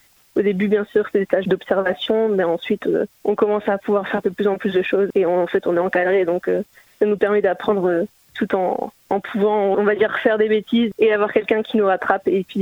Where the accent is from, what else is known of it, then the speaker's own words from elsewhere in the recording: Hauts-de-France, France; Je suis originaire du Nord à l'origine.